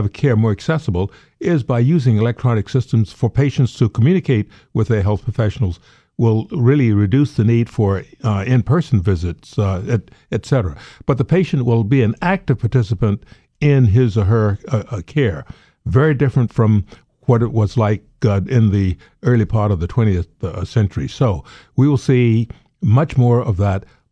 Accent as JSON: {"language": "English", "region": "Georgia", "country": "United States", "tie": "born or raised there", "said": "I grew up in Georgia."}